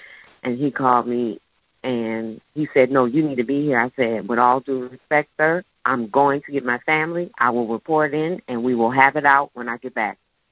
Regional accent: New Orleans, Louisiana, United States; I'm not just stationed in New Orleans. This is my hometown.

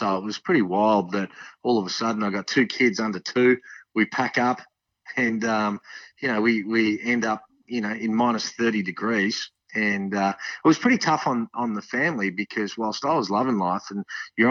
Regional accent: Australia; But being Australian, they didn't have a lot of belief in players outside of America

